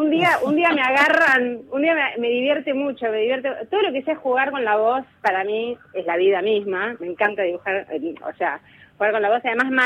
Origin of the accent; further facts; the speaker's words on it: Argentina; se renota que soy argentina tocando, porque hay como una cosa criolla en la forma de pulsar las cuerdas, de cómo las hago vibrar. Yo soy criolla